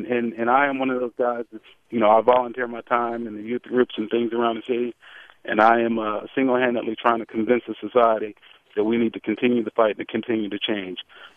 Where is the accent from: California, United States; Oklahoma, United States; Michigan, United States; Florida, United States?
California, United States; Los Angeles; where I grew up in South Central LA.